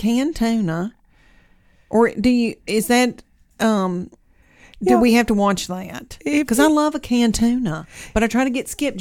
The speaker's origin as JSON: {"language": "English", "region": "Tennessee", "country": "United States", "said": "I'm from Tennessee."}